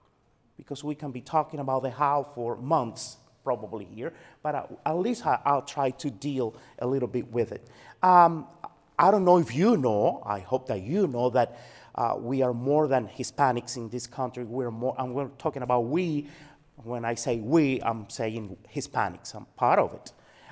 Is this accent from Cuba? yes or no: yes; Cuba; English is a second language; moved away as an adult; now in United States; I'm from Cuba. I was born and grew up in Cuba until I was 19 years old. I came to America 30, should I say that? 35 years ago.